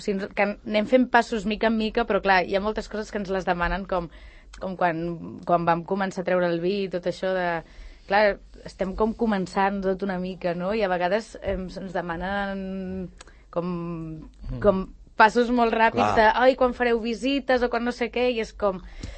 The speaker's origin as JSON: {"language": "Catalan", "town": "Sant Cugat del Vallès", "region": "Catalonia", "country": "Spain", "said": "Sí que a vegades dic que sóc de Sant Cugat amb la boca petita"}